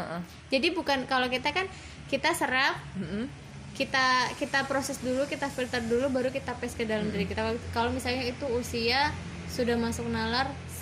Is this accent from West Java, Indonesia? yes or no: no; Tangerang, Banten, Indonesia; first language Indonesian; Bahasa ibuku yang pertama itu bahasa Indonesia. Karena aku dibesarkan di Tangerang dan gak sama sekali gak ngerti bahasa